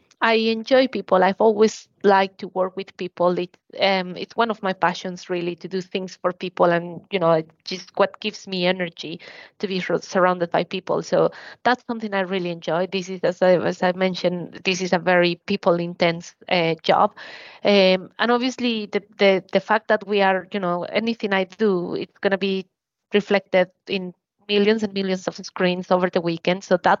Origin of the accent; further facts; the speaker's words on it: Mexico; moved away as an adult; now in United Kingdom; I think when I grew up in Mexico, it was more like an elite sport.